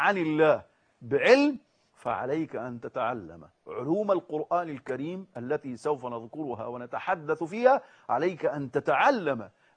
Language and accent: Arabic; Egypt; وخاصة في بلدنا مصر